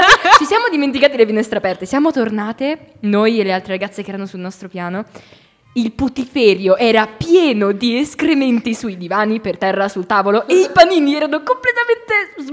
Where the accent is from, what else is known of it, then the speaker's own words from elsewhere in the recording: Agra, Ticino, Switzerland; mi chiesero da dove venissi e io risposi sono di Agra.